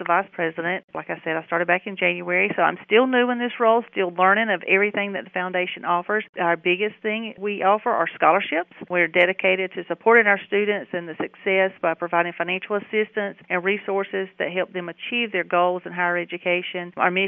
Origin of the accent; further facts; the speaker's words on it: North Carolina, United States; I am a local from Robison County. I went to East Carolina University and graduated with a degree in business marketing.